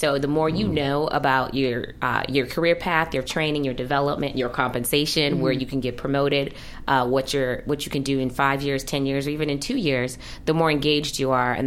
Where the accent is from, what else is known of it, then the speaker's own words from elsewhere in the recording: Detroit, Michigan, United States; also born or lived in Los Gatos / Cambridge; now in Santa Monica, United States; No, I grew up in Detroit, actually.